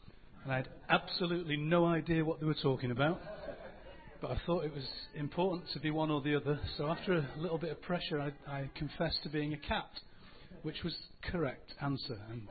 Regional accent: Salford, North West England, United Kingdom; I was born in Salford, in fact, in what is now Salford Royal.

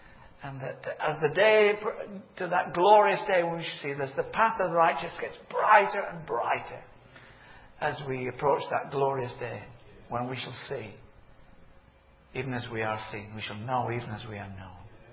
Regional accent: Yorkshire and the Humber, United Kingdom; I thought, well, as a Yorkshireman to a Lancastrian, I thought

